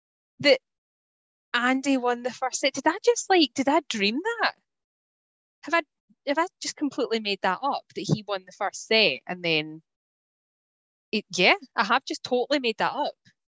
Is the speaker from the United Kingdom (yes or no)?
yes; Scotland, United Kingdom; because I was being too Scottish and you know, not posh enough for Queens